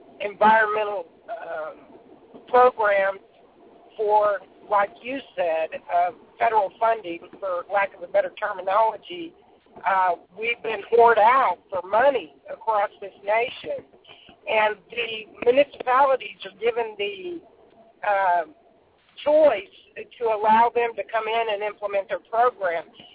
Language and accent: English; Arlington, Texas, United States; here in my hometown of Arlington, Texas